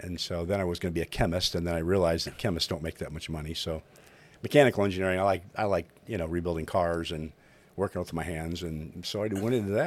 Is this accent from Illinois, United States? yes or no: yes; Collinsville, Illinois, United States; I was. I was born in Collinsville. Went to St. Peter and Paul Catholic grade school